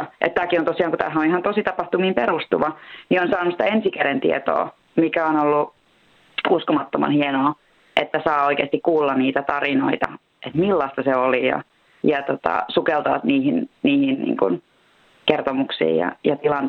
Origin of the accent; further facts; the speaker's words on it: Turku, Southwest Finland, Finland; also born or lived in Pori / United States; siis kävin syntymässä Porissa, mutta muutin käytännössä Turkuun sitten 3-vuotiaana ja siitä asti, niin kun, paitsi sitten nämä Amerikan vuodet, niin on ollut kyllä Turussa.